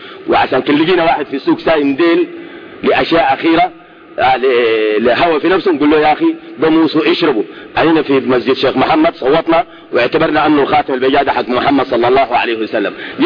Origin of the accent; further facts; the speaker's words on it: Sudan; احنا بنعرف كسودانيين معترفين بمذاهب أربعة